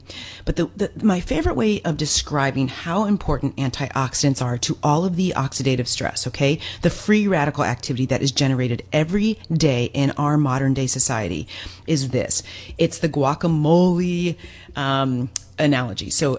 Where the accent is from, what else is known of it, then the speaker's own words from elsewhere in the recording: Michigan, United States; also born or lived in Ohio / West Virginia; I should say Midwest, because I was born in Ohio, moved to Michigan, or actually moved to West Virginia. I tried to forget about that time. No, I'm kidding. West Virginia is beautiful, but then up into Michigan for my sort of middle school and high school